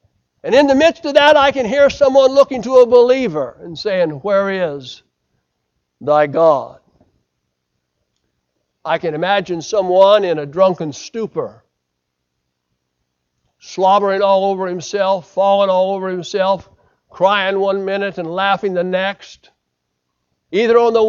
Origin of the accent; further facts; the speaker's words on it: United States; I am an American, and they appreciated America.